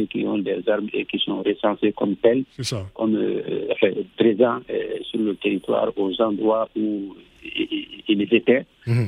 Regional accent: Mali; je pense que nous sommes tous des Maliens

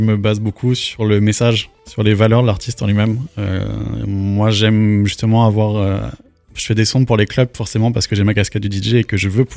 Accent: Rouen, Normandy, France; moved away; Alors moi, je suis né et j'ai grandi à Rouen, donc à peu près une heure de Paris.

